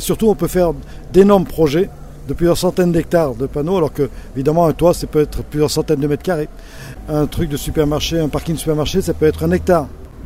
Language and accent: French; Occitanie, France; moi je viens du Larzac